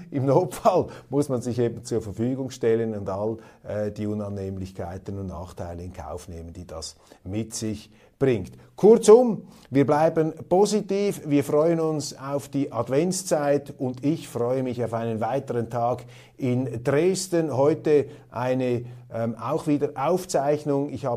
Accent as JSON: {"language": "German", "country": "Switzerland", "said": "Als Schweizer kann ich Ihnen sagen, ich habe ein entspannteres Verhältnis zur Kernenergie."}